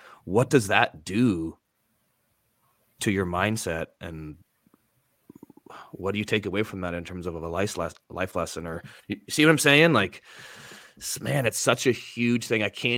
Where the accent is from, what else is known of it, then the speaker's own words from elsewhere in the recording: Canada; So I can definitely relate to this as a Canadian.